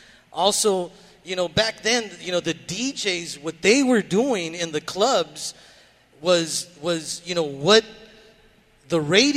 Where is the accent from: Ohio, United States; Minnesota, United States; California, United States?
California, United States; Los Angeles; growing up in East L.A., my older brothers and sisters would listen to, you know